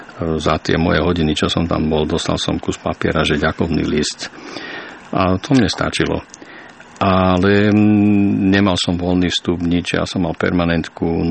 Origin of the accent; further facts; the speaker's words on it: Bratislava, Bratislava Region, Slovakia; also born or lived in Banská Bystrica; Lenže ja som tých mojich prvých 19 rokov mojho života žil v Bratislave.